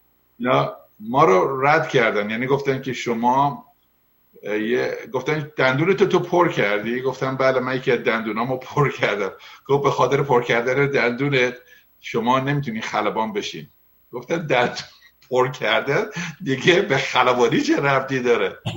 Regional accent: Iran; now in United States; از ایران اومدیم بیرون، پدرمون خیلی به ما پول داد و اینا، اومدیم اینجا درس بخوریم. نه اصلا اینطوری نبود، من از خانواده جدا بودم، تنها اومدم امریکا

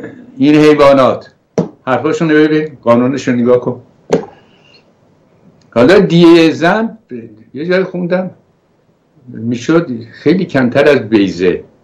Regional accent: Iran; من نه سیاسیم نه حزبیم، من ایرانیم، عاشق وطنم

